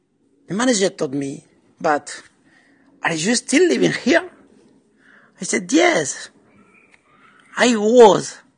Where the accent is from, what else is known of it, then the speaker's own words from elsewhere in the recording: Spain; from Spain.